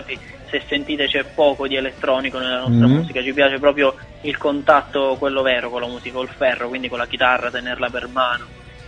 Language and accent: Italian; Tortoreto, Abruzzo, Italy; noi siamo abruzzesi di Tortoreto, non so se conoscete, un paese sulla costa, sulla provincia di Teramo